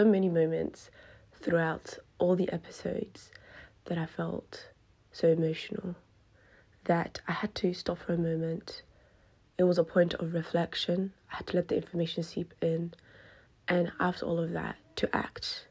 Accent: Perth, Western Australia, Australia; I'm from Perth, Western Australia.

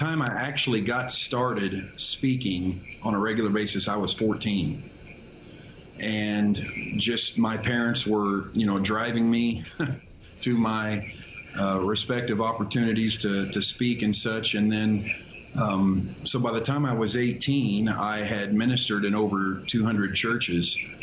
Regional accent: Bloomington, Indiana, United States; I grew up in Bloomington, Indiana.

